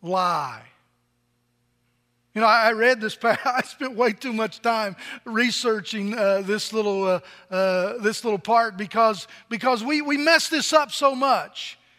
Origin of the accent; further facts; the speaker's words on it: Virginia, United States; somebody from Southwest Virginia, born and raised in Appalachia, Southwest Virginia, my grandfather always said that Virginia looked like a bird that died and fell over on its beak.